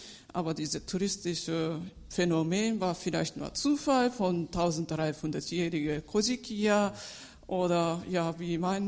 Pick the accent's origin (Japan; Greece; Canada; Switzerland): Japan; Osaka; German is a second language; now in Berlin, Germany; Ich komme ursprünglich aus Osaka, aber lebe ich jetzt in Berlin